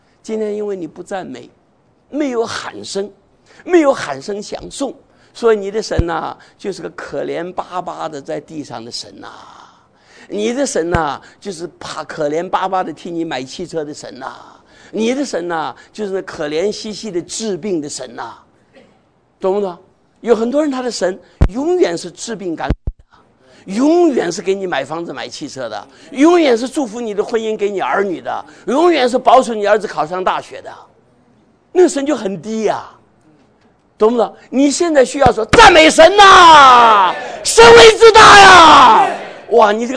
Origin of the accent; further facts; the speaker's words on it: China; 我们中国人讲窍门，说这个人呢有窍。